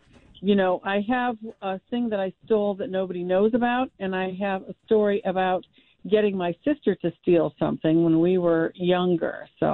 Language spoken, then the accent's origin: English; Parma, Ohio, United States; Well, I grew up in Parma.